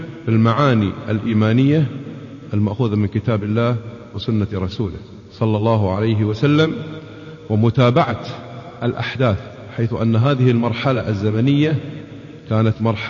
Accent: Al-Mirqab, Capital Governorate, Kuwait; كويتي من مواليد منطقة المرقاب، ولدت عام 1946 ميلادي

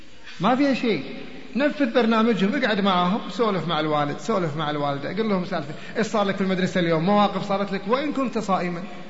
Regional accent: Kuwait; اعتاد الكسل مثل ما صار عندنا في الكويت

